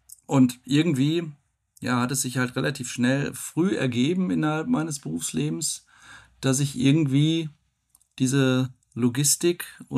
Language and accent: German; North Rhine-Westphalia, Germany; also born or lived in Hamburg; Meine Eltern wohnten damals in Schleswig-Holstein wegen dem Job meines Vaters. Und wir sind dann umgezogen an den Rand des Ruhrgebiets Anfang der 70er Jahre. Also da war ich so anderthalb. Insofern fühle ich mich eigentlich als Kind des Ruhrgebiets und Kind von NRW.